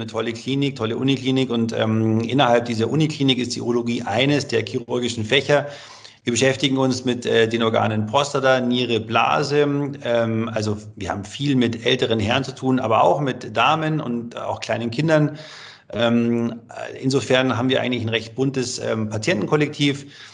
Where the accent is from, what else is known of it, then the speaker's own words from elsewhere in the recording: Munich, Bavaria, Germany; now in Freiburg, Germany; in München, wo ich herkomme